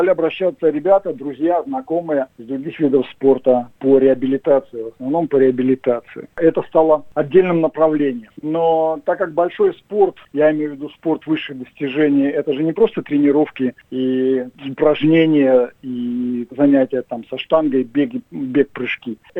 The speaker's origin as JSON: {"language": "Russian", "region": "Saint Petersburg", "country": "Russia", "tie": "born or raised there", "also_born_or_lived": "Gomel, Belarus", "lives_now": "Australia", "said": "Я родился в Белоруссии, в городе Гомеле. Всю свою сознательную жизнь прожил в Петербурге, в Ленинграде."}